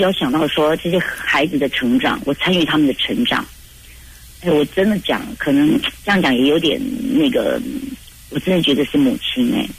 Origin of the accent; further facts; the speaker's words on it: Taiwan; 我觉得我们台湾人这几年。